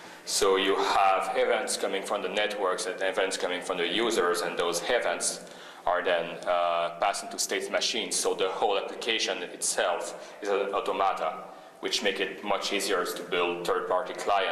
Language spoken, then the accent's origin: English; Montreal, Quebec, Canada; I'm from Montreal.